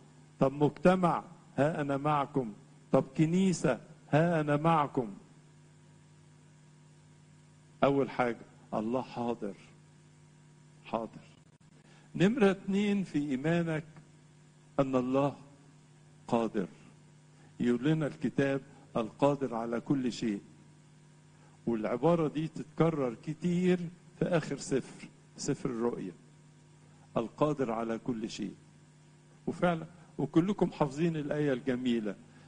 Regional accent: Egypt; واللي جه عندنا في مصر، حظنا مع القديس ماري مرقس وجه سلمنا الإيمان.

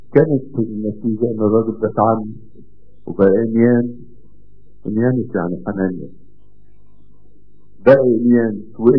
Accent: Egypt; عندنا في مصر دير القديس انبا انطونيوس واحد من اقدم الاديرة عندنا من القرن الرابع الميلادي

